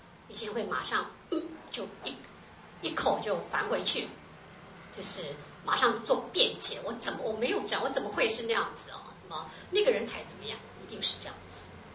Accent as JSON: {"language": "Chinese", "region": "Tainan", "country": "Taiwan", "said": "因为我觉得我们台南人有最最淳朴，而且呢最最善良，同时呢也因为台南的文化台南是一个文化之城"}